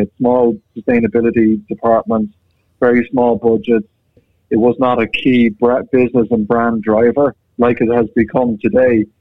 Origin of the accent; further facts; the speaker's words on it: Ireland; accent: Irish; now in San Francisco, United States; I'm calling in from San Francisco, or actually the Bay Area of San Francisco, but don't be distracted by the Irish accent. I'm not in Dublin, Ireland. It's California.